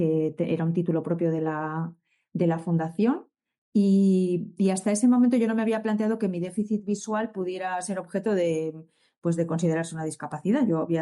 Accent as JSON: {"language": "Spanish", "town": "Esplugues de Llobregat", "region": "Catalonia", "country": "Spain", "tie": "born or raised there", "also_born_or_lived": "Bilbao / Valladolid", "moved": "as an adult", "lives_now": "Madrid, Spain", "said": "yo me crié en Barcelona, al lado de Barcelona, en Esplugas de Llobregat, y después viví en Bilbao, que es donde empecé la carrera, la terminé en Valladolid y desde hace ya muchos años, ¿no? Desde el año 96, estoy en Madrid"}